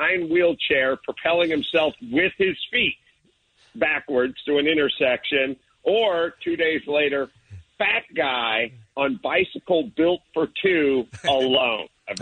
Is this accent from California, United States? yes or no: yes; Valley Village, California, United States; I'm not open to it, but again, I'm from the Valley Village area.